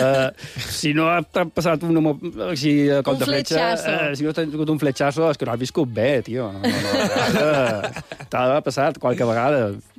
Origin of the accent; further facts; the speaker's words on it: Palma, Balearic Islands, Spain; Jo som de Palma i visc a Esportles.